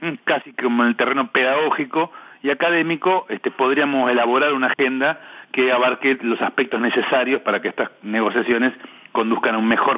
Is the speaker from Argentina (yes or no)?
yes; Argentina; en mi país, en Argentina